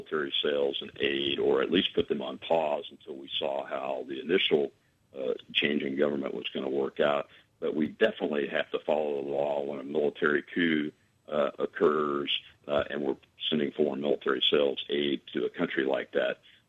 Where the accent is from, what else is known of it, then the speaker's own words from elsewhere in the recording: United States; I am not a Republican first. I'm an American first, and that's why I'm running.